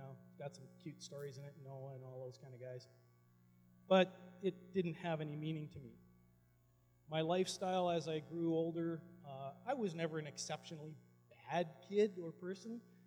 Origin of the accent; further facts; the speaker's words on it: Prince George, British Columbia, Canada; So, not too many people will say that they were born and raised in Prince George, but I was. Spent all of my childhood growing up in the rather lower end of the city.